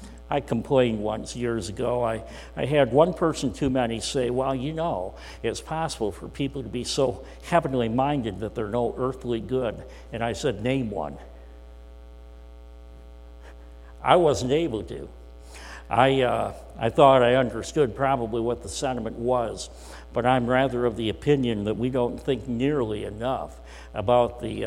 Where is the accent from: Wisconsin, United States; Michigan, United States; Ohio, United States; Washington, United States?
Michigan, United States; Greenville; Found out I was from Michigan and asked me where in Michigan I was from and so on. And I was able to share, well, I was born in Greenville, Michigan.